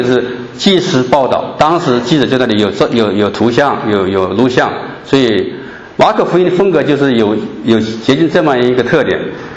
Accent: China; 我们中国人

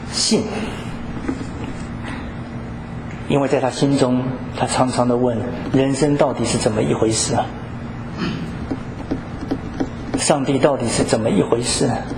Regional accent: Tainan, Taiwan; 小的时候在台南

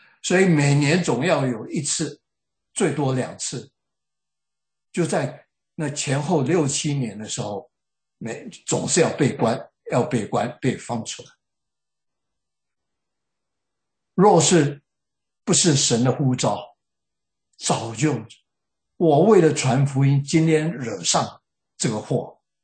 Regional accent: China; 我们中国人一些文化习俗跟犹太人很像，我们中国人会尊师重道，尊重年长的。

